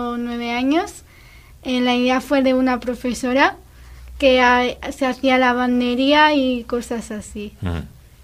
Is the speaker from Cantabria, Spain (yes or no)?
yes; Castro Urdiales, Cantabria, Spain; De Casturdiales.